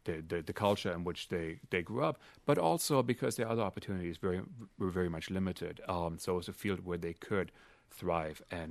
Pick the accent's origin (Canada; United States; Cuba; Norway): Canada; because I grew up in Canada